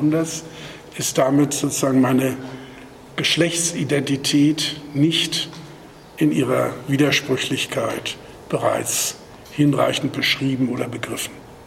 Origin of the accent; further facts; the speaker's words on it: Kiel, Schleswig-Holstein, Germany; Also natürlich bin ich Schleswig-Holsteiner. Natürlich bin ich Kieler. Natürlich bin ich auch, was ich dann erst so richtig gelernt habe, als ich im Ausland war, Deutscher.